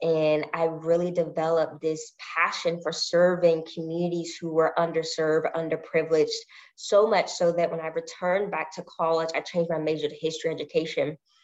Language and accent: English; North Carolina, United States; also born or lived in Virginia; Yeah, so I grew up in North Carolina. I was born in Virginia, and then my parents moved to North Carolina.